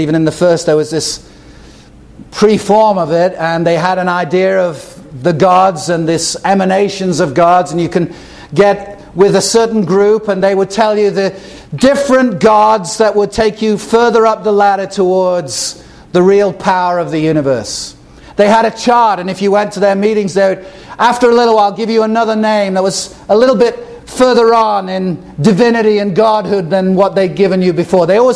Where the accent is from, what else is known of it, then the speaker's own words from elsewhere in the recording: England, United Kingdom; I come from England.